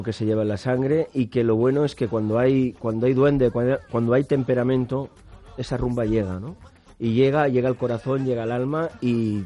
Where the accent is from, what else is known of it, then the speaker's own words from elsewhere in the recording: Barcelona, Catalonia, Spain; aunque éramos de barrios diferentes, yo soy del barrio de Gracia